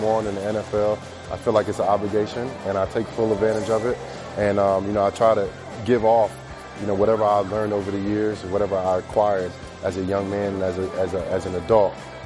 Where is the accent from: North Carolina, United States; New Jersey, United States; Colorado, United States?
New Jersey, United States; Jersey City; born there; It's always good to come back to where you're from. You know, I was born in Jersey City. I went to several public schools out here.